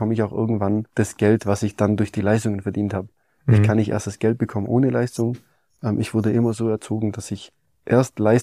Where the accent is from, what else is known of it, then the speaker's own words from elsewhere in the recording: Hechingen, Baden-Württemberg, Germany; born there; der Anruf von … auch gebürtiger Hechinger, so wie ich